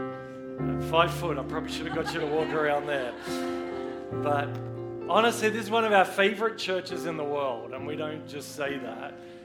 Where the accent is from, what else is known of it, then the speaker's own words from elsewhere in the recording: Australia; I mean, I'm Australian at the end of the day.